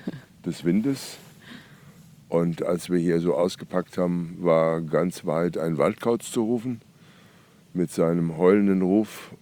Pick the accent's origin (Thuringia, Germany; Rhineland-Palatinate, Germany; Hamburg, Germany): Rhineland-Palatinate, Germany; Nassau